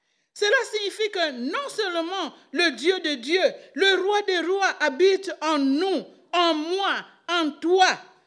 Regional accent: Madouda, Kongo Central, DR Congo; Et nous sommes du Congo-Kinshasa. Et pour arriver à ce village, il faut passer Boma, il faut passer Tchela pour arriver à Madouda. Nous sommes originaires de Madouda.

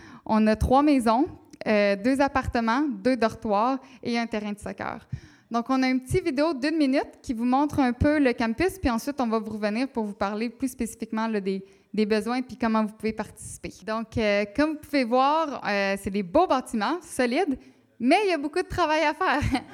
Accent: Canada; now in Senegal; Bon, nous, on vient du Canada

